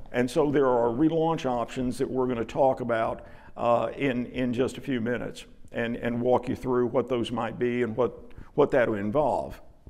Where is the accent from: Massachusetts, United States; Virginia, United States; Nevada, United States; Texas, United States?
Texas, United States; Dallas; I grew up working in Churches of Christ in Dallas during the heyday of the 70s and the 80s and the 90s